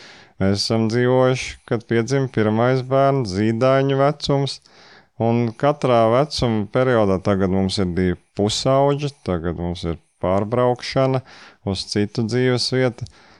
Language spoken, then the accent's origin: Latvian; Vidzeme, Latvia; Viņa ir no Latgales, un es esmu no Vidzemes, un šobrīd mēs dzīvojam Kurzemē